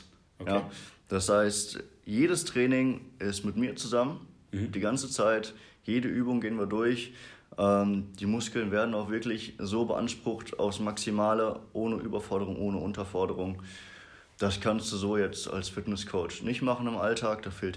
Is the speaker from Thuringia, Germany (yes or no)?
no; Brakel, North Rhine-Westphalia, Germany; Ich komme aus Brakel. Also wir sind ja hier in Bad Riburg. Das sind so 20 Minuten noch weiter Richtung Niedersachsen.